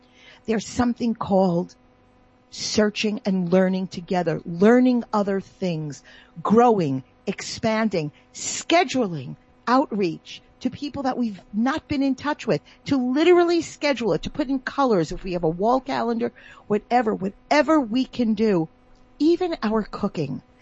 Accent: South Africa; I'm so South African.

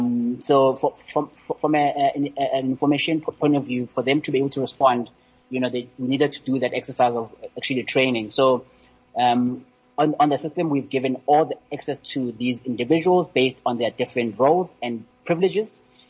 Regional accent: Free State, South Africa; one of the mayors down in the Free State where my hometown is.

